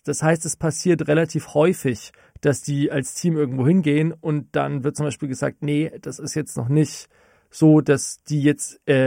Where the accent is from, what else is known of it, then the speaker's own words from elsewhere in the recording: Bamberg, Bavaria, Germany; Und dann habe ich gesagt, ja, aus Oberfranken ist sie offensichtlich auch. Und dann hat er gesagt, ja, woher denn genau? Und dann habe ich gesagt, ja, aus Bamberg.